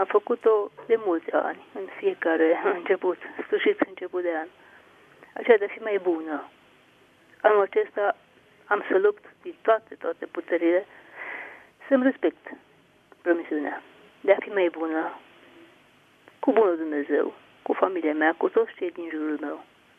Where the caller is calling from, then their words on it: Petroșani, Hunedoara County, Romania; sunt din Petroșani.